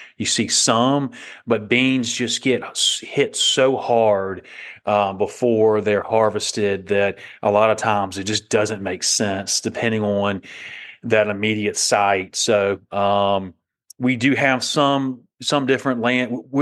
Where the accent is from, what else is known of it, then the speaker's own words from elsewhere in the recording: Savannah, Georgia, United States; I'm from Savannah, Georgia. That's where I still live